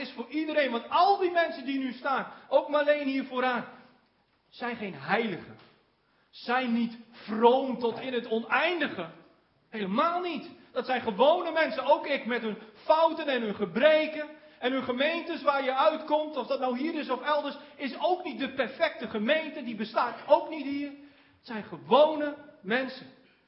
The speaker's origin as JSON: {"language": "Dutch", "region": "northern Netherlands", "country": "Netherlands", "said": "Want wij zijn Noorderlingen, ik ben ook een Noorderling."}